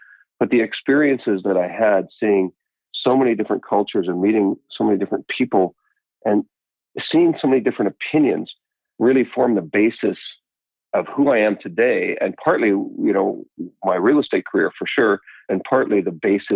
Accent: New Westminster, British Columbia, Canada; Yeah, I grew up in the Vancouver area, and I know we got a pretty local listenership. 51 years in New Westminster.

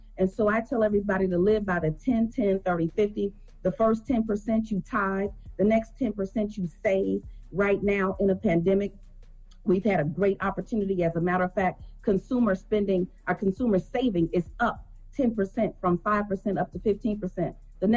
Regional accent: Chicago, Illinois, United States; I was born and raised in Chicago. My grandmother was 75 years old, cleaning homes to wealthy people, putting me through college.

